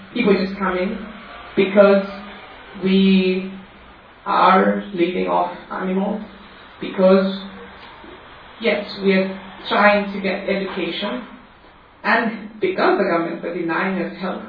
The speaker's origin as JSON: {"language": "English", "region": "Turkana County", "country": "Kenya", "said": "I come from the Turkana community, but I tend to work with pastoralists, fisher folk, and the general northern Kenya communities."}